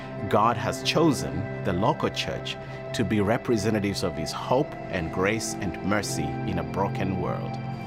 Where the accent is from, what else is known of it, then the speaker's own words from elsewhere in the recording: Kenya; I grew up in Kenya, born to a Christian family.